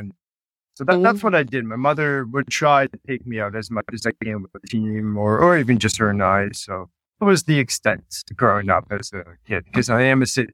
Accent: Moncton, New Brunswick, Canada; Born and raised in Moncton, New Brunswick. So that's the hub city of New Brunswick, Nova Scotia, and PEI.

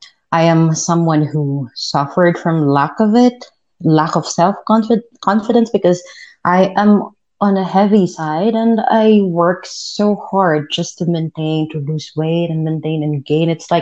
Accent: Philippines; I am from the Philippines. And so there I took and I got my degree

